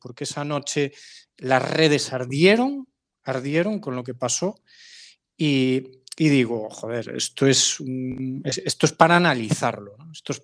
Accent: Galicia, Spain; yo soy gallego de pura cepa

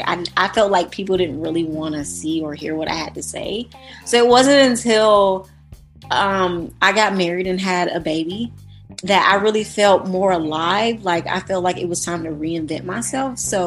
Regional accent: Morrow, Georgia, United States; also born or lived in Atlanta; I'm from Atlanta, Georgia, but I grew up in a town called Morrow, Georgia, which is like in Plain County, which is like 15 minutes from the city.

